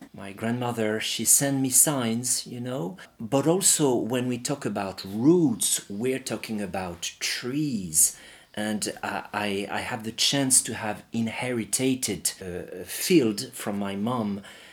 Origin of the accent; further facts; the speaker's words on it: Île-de-France, France; And so I grew up around Paris and we used to come on holiday here when I was a kid at my grandmother's house in Berrien.